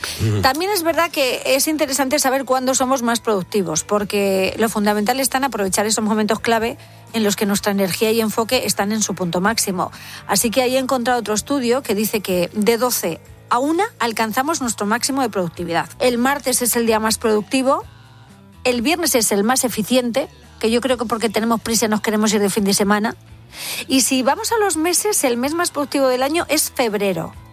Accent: Spain; Que los españoles somos los europeos que más horas pasamos en el curro, pero no los más productivos.

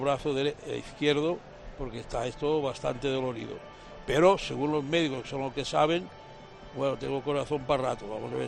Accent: Tàrrega, Catalonia, Spain; Bueno, he venido de mi pueblo. Estaba hoy por tarde allí, el pueblo de Oriola, el baloncetista, y de Joan Capdevila, dando una vuelta por allí, viendo un poco las tierras

